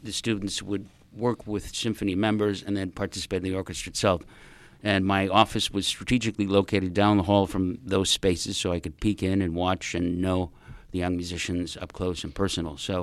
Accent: Buffalo, New York, United States; My parents took me to the Buffalo Philharmonic. I grew up in Buffalo, and I just became enamored with the art form.

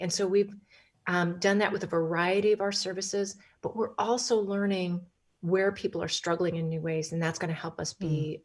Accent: Wyoming, United States; And the same is true in my home state of Wyoming

